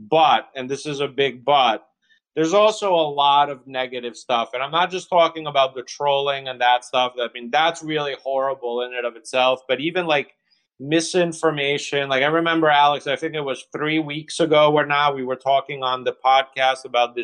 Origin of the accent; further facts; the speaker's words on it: Italy; now in United States; This time of year, you know, I grew up in Italy. I'd spend a lot of my summers in the U.S. with my grandparents.